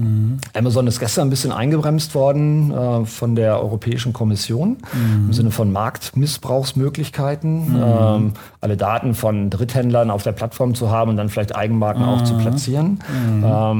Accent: Hanover, Lower Saxony, Germany; Und jetzt mal als Hannoveraner, gestern war es in der HAZ

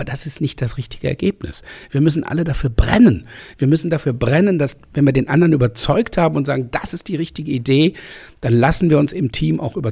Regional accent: Düsseldorf, North Rhine-Westphalia, Germany; born there; Ich bin in Düsseldorf geboren, aber auf der richtigen Rheinseite in Oberkassel, ne?

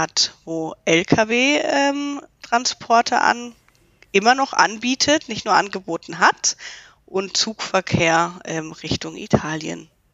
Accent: Lörrach, Baden-Württemberg, Germany; Ich bin aufgewachsen, auch in Lörrach, geboren in Lörrach, aufgewachsen in Lörrach. Meine Schule in Lörrach gemacht, die Ausbildung in Lörrach gemacht. Also ich bin immer am gleichen Ort geblieben tatsächlich.

